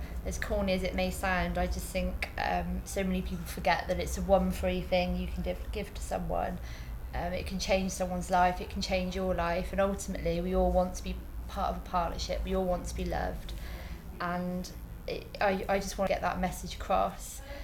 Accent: Cheltenham, South West England, United Kingdom; also born or lived in Lisbon, Portugal; I'm 26 years of age and I'm from Cheltenham.

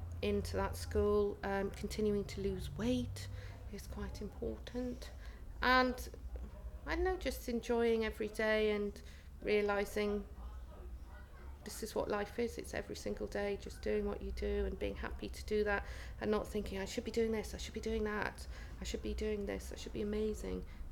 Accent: Glastonbury, South West England, United Kingdom; Even though I come from Glastonbury, I don't juggle, I don't wear a funny felt hat, and I don't drink special brew.

